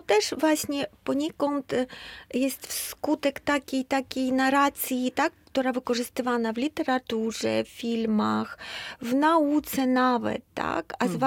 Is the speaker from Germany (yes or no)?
no; Ukraine; Polish is a second language; now in Poland; Ja wyrosłam w sowieckiej szkole, nam mówiono, że Polacy wrogi, oni chcą zagarnąć Ukrainę.